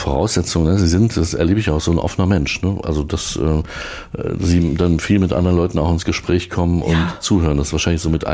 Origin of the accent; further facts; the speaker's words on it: Erfurt, Thuringia, Germany; weil ich auch gebürtiger Erfurter bin. Ich mag die Stadt auch sehr, aber wir sind schon so lange hier drin, wir, die hier aufgewachsen sind